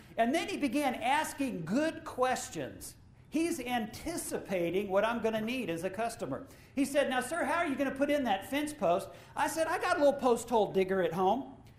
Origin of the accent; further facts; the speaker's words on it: Plano, Texas, United States; I am from Plano, Texas, by the way. How many of you know where Plano is? Just north of Dallas, okay? We get a lot of wind down in Plano.